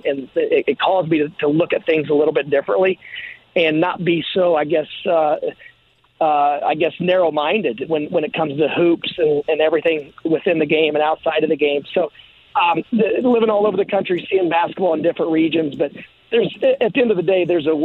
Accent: Terre Haute, Indiana, United States; born there; I was born in Terre Haute

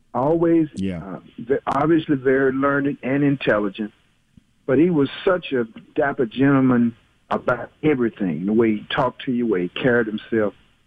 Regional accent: Memphis, Tennessee, United States; I'm from Memphis, but my folks from Intervena, Mississippi

